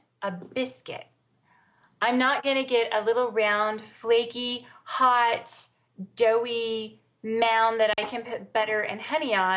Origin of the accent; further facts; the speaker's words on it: United States; Personally, I mean, I'm American, so maybe that's why.